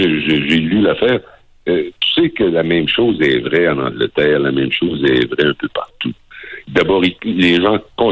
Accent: Rimouski, Quebec, Canada; born there; dans ma région natale du Bas-Saint-Laurent, Rimouski, il n'y en a pas.

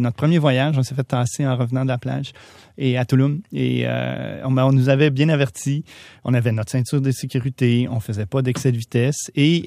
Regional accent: Canada; Puis quand on dit qu'on est des Canadiens, tout de suite le sourire, puis ça change.

